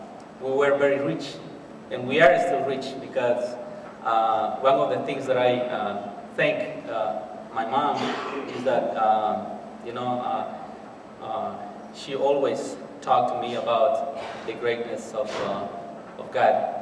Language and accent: English; Chiquimula, Guatemala; I grew up in a small village called Sir Asir, which is about 35 houses in a community. It's about 8 miles away from the town of Ipala. It's a very small village. I grew up just with my mom.